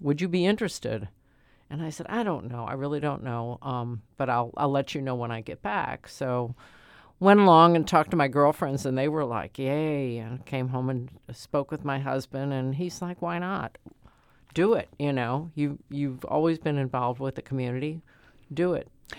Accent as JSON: {"language": "English", "town": "St. Louis", "region": "Missouri", "country": "United States", "tie": "born or raised there", "said": "I'm a lifelong citizen of the City of St. Louis. I grew up in South St. Louis in the 14th Ward"}